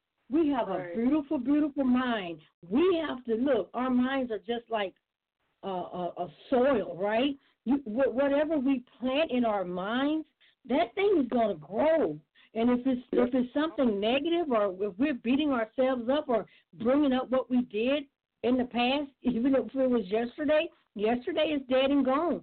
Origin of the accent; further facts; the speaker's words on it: Sylacauga, Alabama, United States; But I come from Philadelphia. I'm from Sylacauga, Alabama, and I've been singing since I was a little girl.